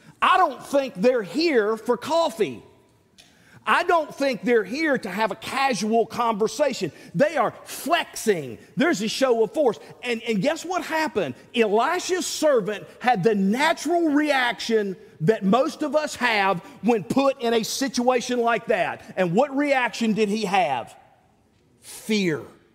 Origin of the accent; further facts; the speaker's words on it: the South, United States; accent: southern; Now, like I said, my southern accent kind of makes it sound like I'm saying the same thing each time.